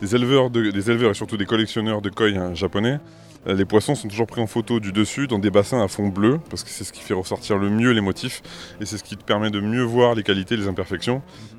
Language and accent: French; Hauts-de-France, France; now in Avignon, France; J'ai grandi en Picardie, à côté de Beauvais.